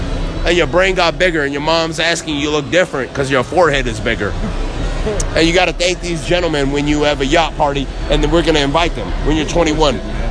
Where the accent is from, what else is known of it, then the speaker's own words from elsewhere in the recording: Irvine, California, United States; No, but like, I'm from Irvine.